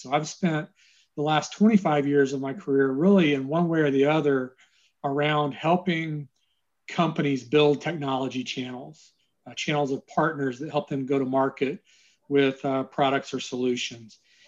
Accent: Austin, Texas, United States; And I'm not quite a native Austinite. I was born in Dallas. But I've been here since first grade.

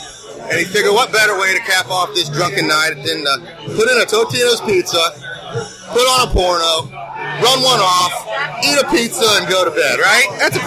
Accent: Florida, United States; I'm from Florida.

